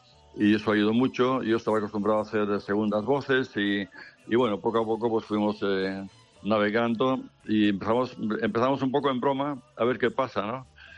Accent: Barcelona, Catalonia, Spain; born there; porque mis padres yo nací en Barcelona, pero mis padres eran aragoneses

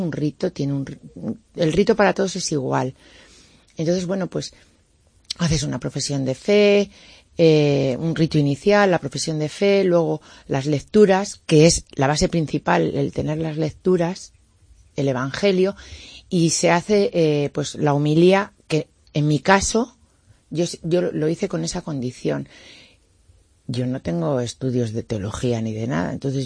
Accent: Salto del Esla, Castile and León, Spain; yo me crié en el Salto del Esla.

